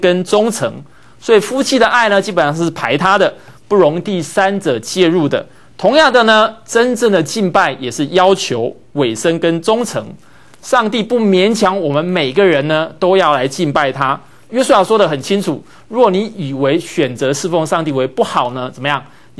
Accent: China; 其实我们中国人的宗教信仰态度上面呢，这个常常是怎么样，非常宽容的

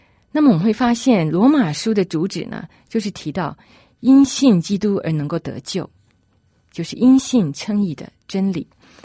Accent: China; 特别我们中国人啊，我们对天会有一种概念啊

